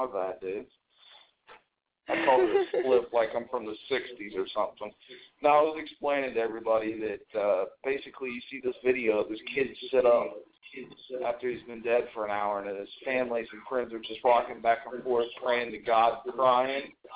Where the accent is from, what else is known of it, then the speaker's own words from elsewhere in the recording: Marengo, Ohio, United States; also born or lived in Columbus; I was born in Columbus, Ohio, and I moved to Marengo, Ohio